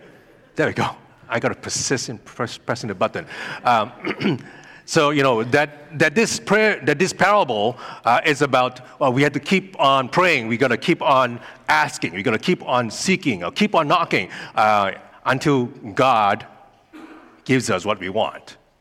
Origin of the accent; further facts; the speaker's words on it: Malaysia; now in Canada; I was born and raised in Malaysia. It's a country in Southeast Asia. And before I came to Canada, and when I was a young Christian teenager, back in Malaysia